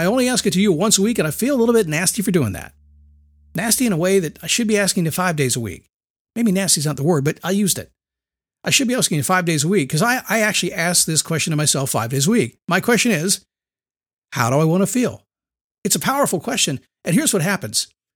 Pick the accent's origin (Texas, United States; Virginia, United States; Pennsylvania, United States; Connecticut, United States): Virginia, United States; Manassas; I grew up in a little town. I grew up in Manassas, Virginia. It's not so little anymore. It was little back in the late 60s when my parents moved there. But I couldn't wait to get out. I was gone by I was 18.